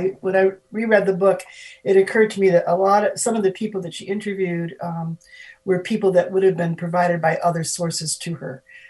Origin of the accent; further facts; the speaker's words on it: New England, United States; Well, I'm from New England originally, and when I'd come home, people were always worried every minute for my safety.